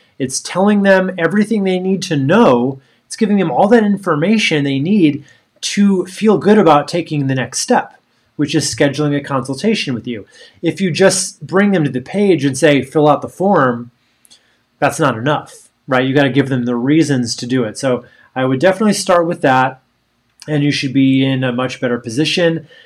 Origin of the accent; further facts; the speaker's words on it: Boulder, Colorado, United States; I'm from Boulder, Colorado originally.